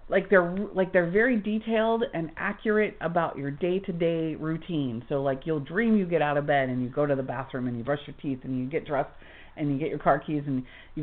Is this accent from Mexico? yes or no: no; Florida, United States; I grew up in Florida where the snakes are mostly poisonous most of the time.